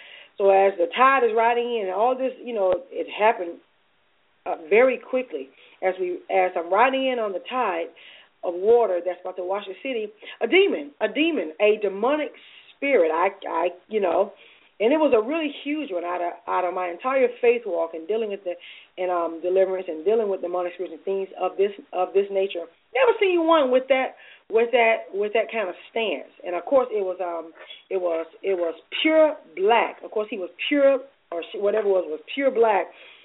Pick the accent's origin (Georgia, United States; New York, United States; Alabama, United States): Alabama, United States; I think I said this, my home state, Alabama.